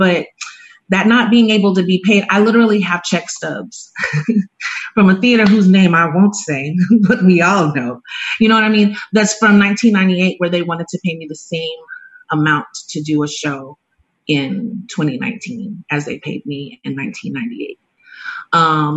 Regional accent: Houston, Texas, United States; now in Austin, United States; So I am from the Houston area, but spent most summers in Austin on the east side or in Bastrop, Elgin, Texas.

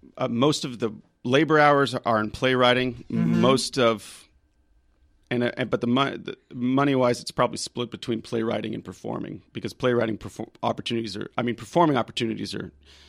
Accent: Kansas City, Missouri, United States; also born or lived in Dallas / New Orleans; I grew up a little bit. My dad worked for the Red Cross, and so grew up in different places, Dallas, New Orleans, and then Kansas City.

